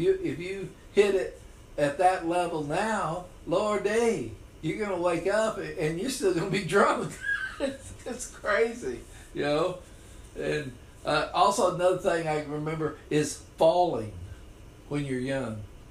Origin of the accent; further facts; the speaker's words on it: Oklahoma, United States; now in South Carolina, United States; Because my wife lives here, grew up here in South Carolina, and I grew up in Oklahoma.